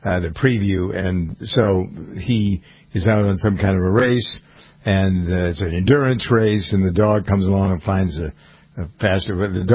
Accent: Framingham, Massachusetts, United States; At least when I go to the AMC theater in my hometown of Framingham, and the popcorn's terrible there

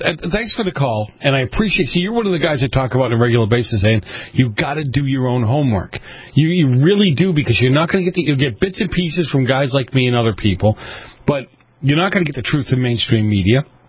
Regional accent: Boston, Massachusetts, United States; Ken, I have a joke about Boston, growing up in Boston.

